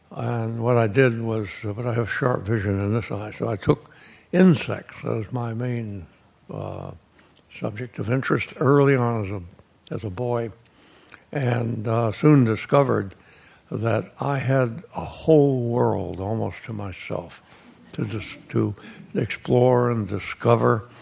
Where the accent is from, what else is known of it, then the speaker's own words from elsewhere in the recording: Deep South, United States; I grew up in the Deep South, where I had access to a comfortable outdoor life almost every day